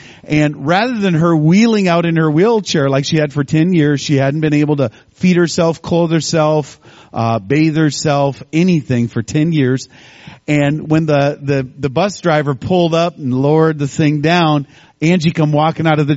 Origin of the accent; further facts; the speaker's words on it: Minnesota, United States; I'm an evangelist from Minnesota.